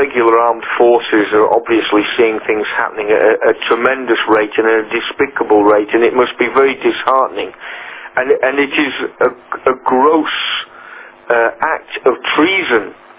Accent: Croydon, London, United Kingdom; here in my hometown of Croydon in South London.

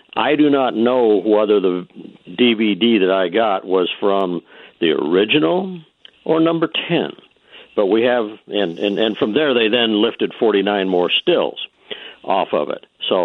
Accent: Bakersfield, California, United States; I'm native from Bakersfield, graduated from EB in 63.

